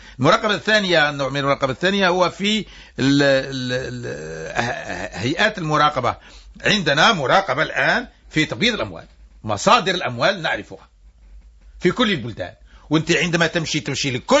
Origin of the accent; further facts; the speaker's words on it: Algeria; فولو أنه إحنا عندنا في الجزائر متكاملان